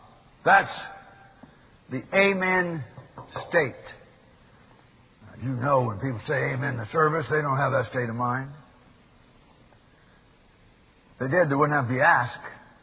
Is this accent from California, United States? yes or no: yes; Oroville, California, United States; not far from where I grew up in Oroville.